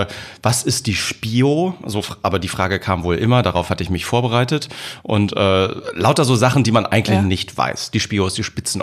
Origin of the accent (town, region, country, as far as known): Schleswig-Holstein, Germany; born or raised there